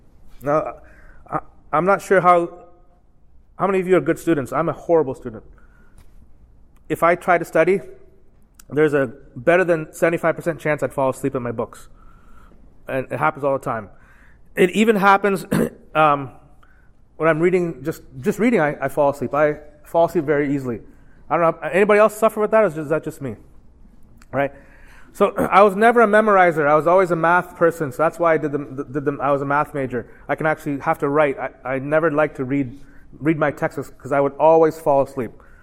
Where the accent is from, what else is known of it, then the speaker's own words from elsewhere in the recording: Canada; I'm a Canadian. I didn't have AP World History.